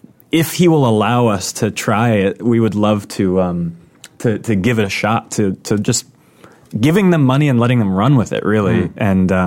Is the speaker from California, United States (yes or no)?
no; Florida, United States; Well, I'm from Florida, too.